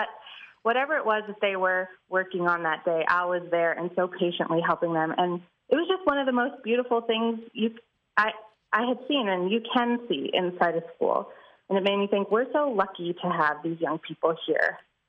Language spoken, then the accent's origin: English; Chicago, Illinois, United States; I grew up in Chicago. I spent most of my life in Chicago.